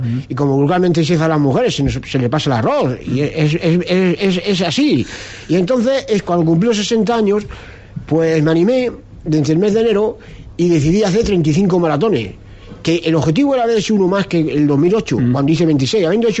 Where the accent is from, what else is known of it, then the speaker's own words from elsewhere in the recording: Cáceres, Extremadura, Spain; now in Castellón, Spain; aquí en Castellón, en la ciudad donde vivo, y me encuentro a gusto, aunque yo soy cacereño.